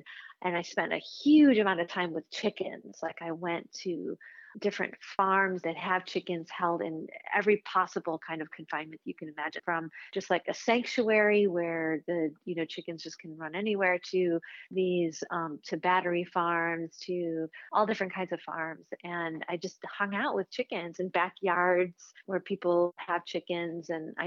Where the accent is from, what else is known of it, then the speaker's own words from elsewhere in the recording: Chicago, Illinois, United States; I grew up in Chicago. It's not like I've spent a lot of time around chickens